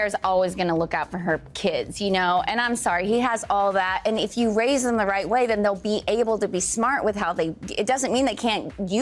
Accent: Midwest, United States; I'm from the Midwest. We're very traditional.

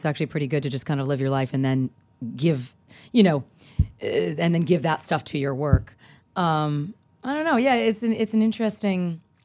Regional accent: Sarasota, Florida, United States; born there; also born or lived in Northern California; Sarasota, Florida.

